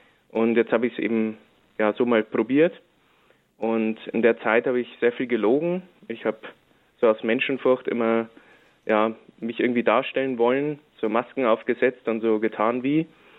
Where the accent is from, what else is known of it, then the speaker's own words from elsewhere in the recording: Bavaria, Germany; Also ich komme aus Bayern, aus der Nähe von Ingolstadt und bin da zwar in einem kleinen Wallfahrtsort aufgewachsen